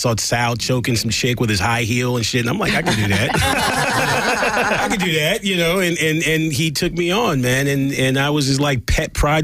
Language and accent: English; Venice Beach, California, United States; Venice Beach, California.